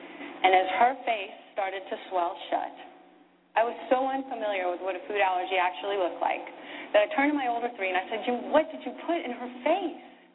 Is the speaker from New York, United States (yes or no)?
no; Houston, Texas, United States; I was born and raised in Houston, Texas, on Twinkies and Po' Boys.